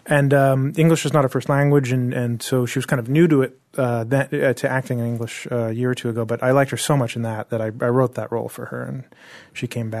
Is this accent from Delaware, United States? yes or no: yes; Delaware, United States; I grew up with Ty in Delaware.